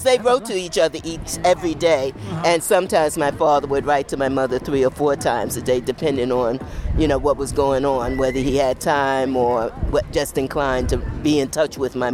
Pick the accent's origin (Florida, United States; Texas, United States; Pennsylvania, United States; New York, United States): New York, United States; New York City; moved away as an adult; now in Albany, United States; I was born in New York City. I grew up in the Bronx, and I moved here to Albany in 1975 to work.